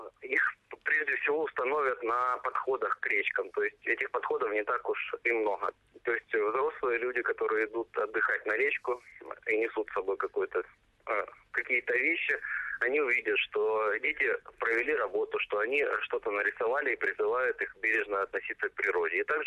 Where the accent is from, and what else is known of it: Donetsk, Donetsk Oblast, Ukraine; born or raised there; moved away